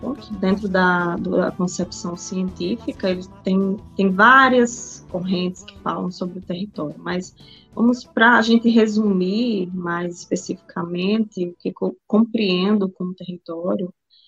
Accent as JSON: {"language": "Portuguese", "region": "Paraíba", "country": "Brazil", "also_born_or_lived": "Foz do Iguaçu", "said": "Eu sou paraibana, nordestina, sertaneja, mas andei muito pelo Brasil, assim, migrei bastante, morei 3 anos em Foz do Iguaçu"}